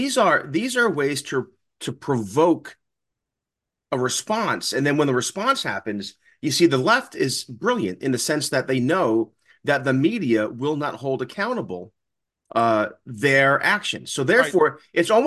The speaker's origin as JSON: {"language": "English", "town": "Bronx", "region": "New York", "country": "United States", "tie": "born or raised there", "said": "Now, mind you, Andrew and I are originally from New York. I grew up in the Bronx, and I grew up in the Bronx during the bad old days, 1977 blackouts and riots, high crime."}